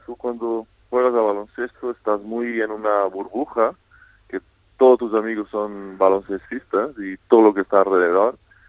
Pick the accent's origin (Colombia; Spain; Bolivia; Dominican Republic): Spain; Vitoria-Gasteiz, Basque Country; Sí, crecí en Vitoria, aprendí todo lo que juego y sé, fue en Vitoria, ¿no?